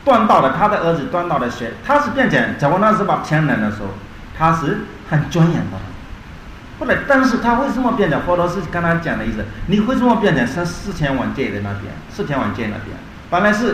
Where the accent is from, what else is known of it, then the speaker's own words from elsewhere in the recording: Myanmar; 我是缅甸人，讲缅甸人的看法的意思，非常难看的感觉。